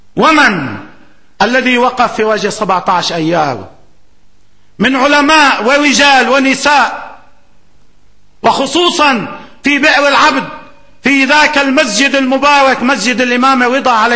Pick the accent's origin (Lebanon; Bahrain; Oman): Lebanon; ولدينا كلبنانيين من الكفاءات العسكرية والأمنية